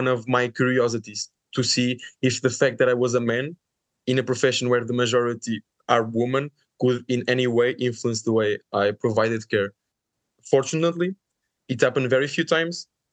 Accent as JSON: {"language": "English", "town": "Coimbra", "region": "Centro", "country": "Portugal", "tie": "born or raised there", "second_language": "English", "said": "I got in the nursing school of Coimbra, which is my city, my hometown as well."}